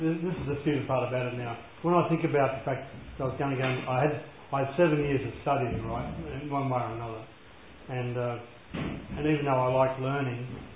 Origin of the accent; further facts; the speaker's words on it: Gunning, New South Wales, Australia; just to give you a bit of background, I grew up in Gunning.